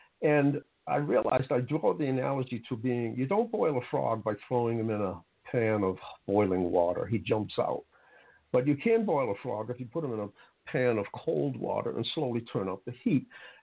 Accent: Boston, Massachusetts, United States; And, you know, I grew up in Roxbury. I lived and during my teenage years, all of my life was in South Boston.

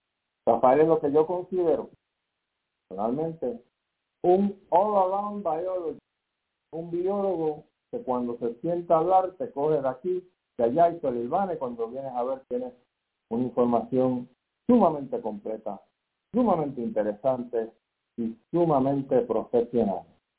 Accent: Santurce, Puerto Rico; born there; Así que los dos somos de Santurce.

